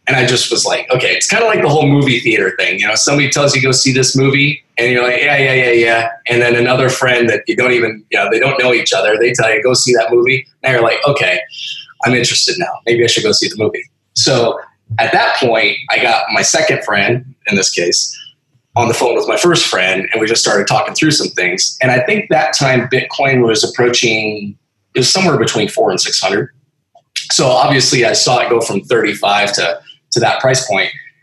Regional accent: South Dakota, United States; Yeah, well, you know, originally from a small town in central South Dakota, which I know probably a lot of your listeners.

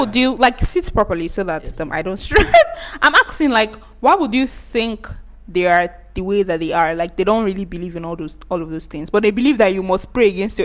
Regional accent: Nigeria; You just be seeing as you are scrolling as a Nigerian.

